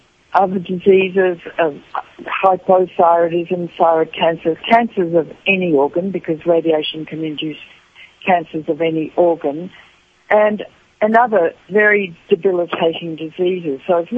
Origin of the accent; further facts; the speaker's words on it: Australia; I'm an Australian, so I can say that.